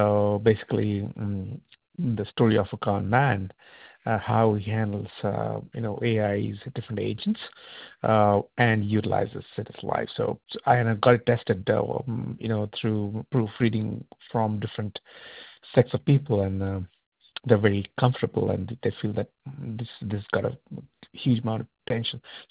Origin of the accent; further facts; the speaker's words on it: Vancouver, British Columbia, Canada; I am from Vancouver, Canada.